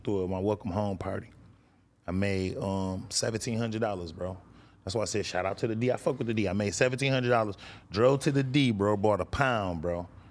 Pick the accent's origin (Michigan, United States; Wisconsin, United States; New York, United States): Michigan, United States; Grand Rapids; Some people like, where you from? Detroit? And no, I'm from Grand Rapids.